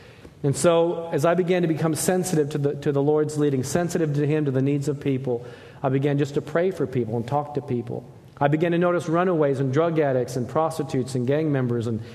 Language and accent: English; San Diego, California, United States; also born or lived in Japan; even though I was born in Japan, grew up in San Diego for my younger years